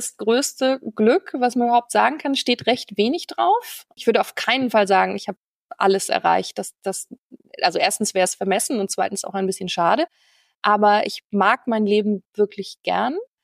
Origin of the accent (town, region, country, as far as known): Millstatt, Carinthia, Austria; born or raised there; now in Germany